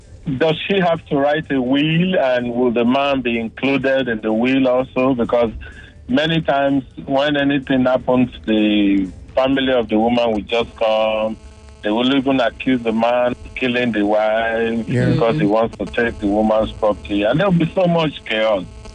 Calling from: Lekki, Lagos, Nigeria; I'm calling from Lekki.

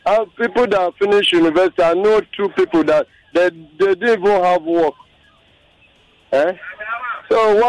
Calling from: Alagbado, Lagos, Nigeria; I'm calling you from Alagbado.

